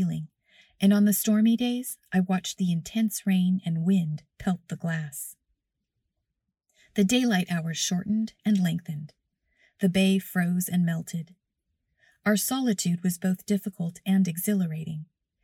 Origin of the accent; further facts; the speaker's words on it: United States; I use the excuse of being American. I forgot about the metric system